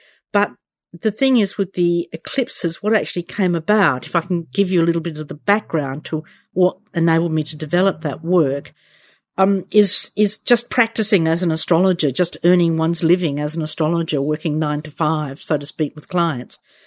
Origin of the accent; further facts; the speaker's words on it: Australia; now in United Kingdom; Yeah, well, I'm Australian. You can tell from my accent. I've been living here in the UK for about 15, 16 years now.